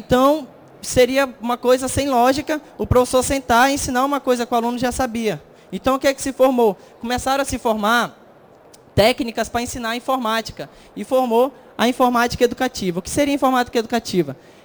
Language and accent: Portuguese; Manaus, Amazonas, Brazil; Eu sou de Manaus, primeiramente.